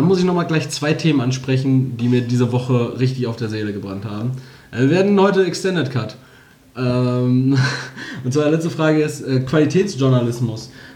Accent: Castrop-Rauxel, North Rhine-Westphalia, Germany; Habt ihr hier sowas in Gelsenkirchen nicht so? Also Stadtanzeige heißt das bei uns in Castrop?

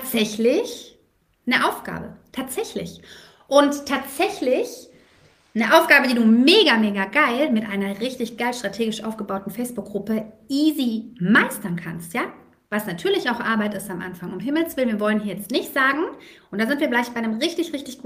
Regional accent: Stuttgart, Baden-Württemberg, Germany; Mittwochabends war bei uns in Stuttgart immer Perkins Park, ja, also später so zum Abi hin.

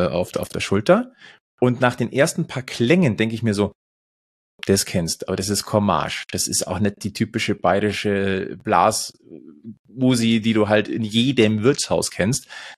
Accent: Munich, Bavaria, Germany; das ist halt der Tourismus-Hotspot Münchens, und da gehe ich doch jetzt als Münchner rein.

